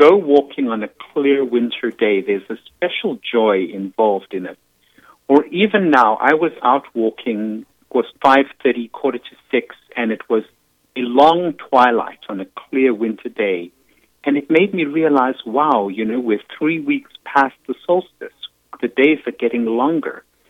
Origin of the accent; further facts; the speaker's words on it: South Africa; now in New York City, United States; when I came from South Africa, which is, you know, sunny and very warm and pleasant, and I came to New York City